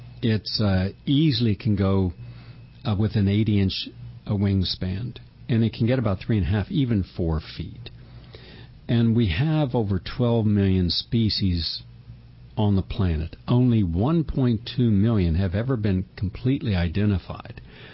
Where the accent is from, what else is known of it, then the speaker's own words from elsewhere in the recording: Parkersburg, West Virginia, United States; it also showed up in Parkersburg, my hometown, in November 1966.